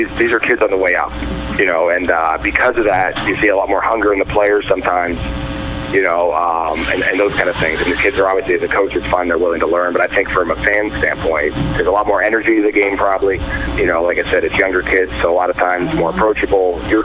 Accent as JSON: {"language": "English", "town": "Pittsburgh", "region": "Pennsylvania", "country": "United States", "tie": "born or raised there", "said": "Sure. I grew up playing in Pittsburgh."}